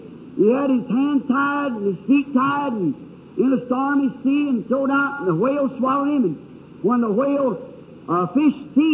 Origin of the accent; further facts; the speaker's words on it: Southern United States, United States; I'm a Southerner, I'm slow, and I just can't think of it too fast.